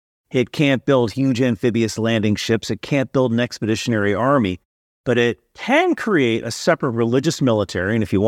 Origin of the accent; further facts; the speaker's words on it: New Jersey, United States; I know I say Iran instead of Iran. Yeah. I'm sorry, I'm from Jersey.